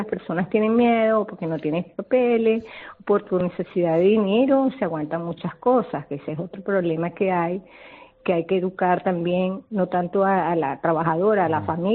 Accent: Venezuela; now in Spain; yo vengo de Venezuela

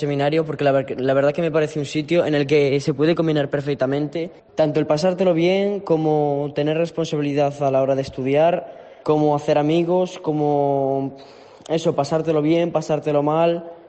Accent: Ponteareas, Galicia, Spain; tengo 15 años y soy de Pontareas.

